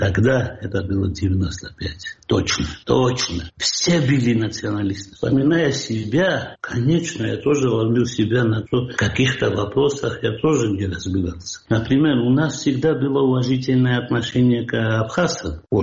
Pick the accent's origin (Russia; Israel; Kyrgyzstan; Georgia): Georgia; И тогда я не понимал, что я тогда не был грузином. Я был русским. Мы так кичились, что вот мы грузины, мы не русские.